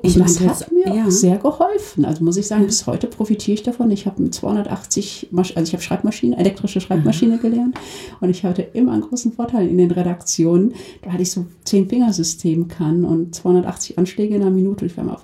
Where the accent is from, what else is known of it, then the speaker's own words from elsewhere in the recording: Duisburg, North Rhine-Westphalia, Germany; es ist meine Heimatstadt. Und wenn ich an Duisburg denke, dann wird es mir warm ums Herz. Ich denke an meine Kindheit, ich denke an meine Freunde, an die Schule, an meine Lehrerin, natürlich auch an meine Familie. Und ich habe eine schöne Kindheit gehabt.